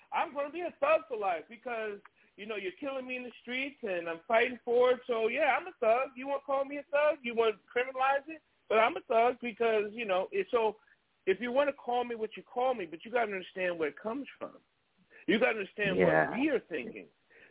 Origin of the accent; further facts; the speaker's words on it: New York, United States; being my mid age, growing up in New York, I was a big East Coast against the West Coast guy.